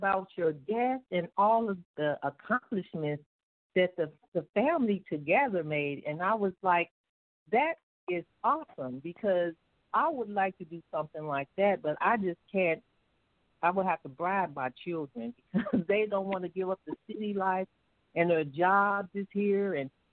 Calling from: St. Louis, Missouri, United States; Assalamu alaikum. … I'm calling from St. Louis, Missouri.

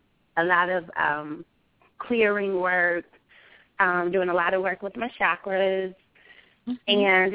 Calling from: Atlanta, Georgia, United States; I'm calling from Atlanta.

